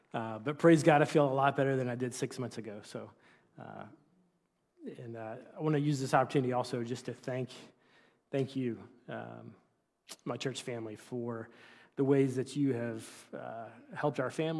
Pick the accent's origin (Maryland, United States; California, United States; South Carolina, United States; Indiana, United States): South Carolina, United States; now in Westford, United States; So this is the great state of South Carolina, my home state. And if you see this yellow pen here in the middle, that's where I grew up. It's a little bit north of Columbia, the capital.